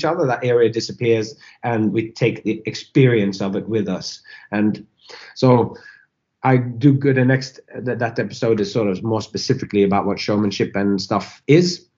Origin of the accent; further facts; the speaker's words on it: Norway; English is a second language; I grew up in Norway, which is kind of a Protestant kind of place and Western thinking or whatever.